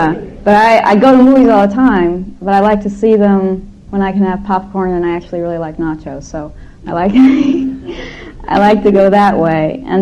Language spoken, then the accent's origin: English; Los Angeles, California, United States; Well, you know, I grew up in Hollywood, so it's my home.